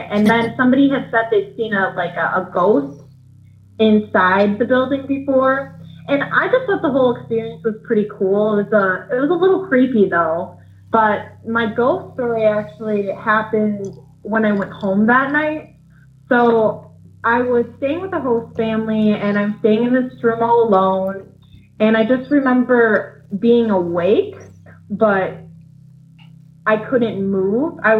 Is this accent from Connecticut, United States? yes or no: no; Augusta, Wisconsin, United States; No, I'm from Augusta area.